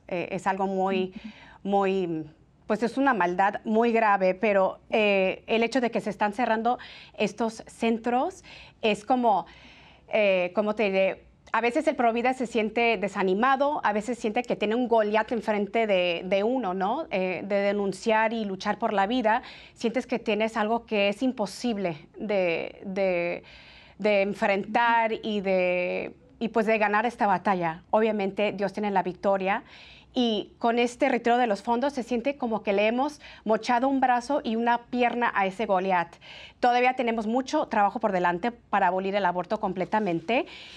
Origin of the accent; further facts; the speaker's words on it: California, United States; born there; yo soy nacida en California. Es mi estado natal.